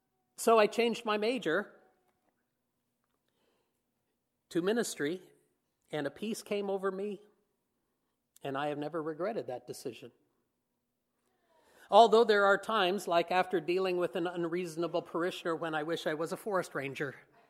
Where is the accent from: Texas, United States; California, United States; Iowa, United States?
Iowa, United States; West Burlington; also born or lived in Dubuque; And then in fifth grade, we moved away from West Burlington, but the calling never left me.